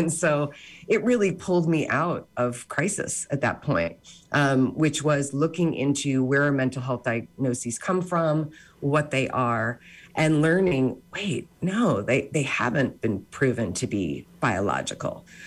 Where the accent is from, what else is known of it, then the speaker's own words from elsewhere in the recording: Chicago, Illinois, United States; But I should say, back to your question, I'm from Chicago and I'm here now.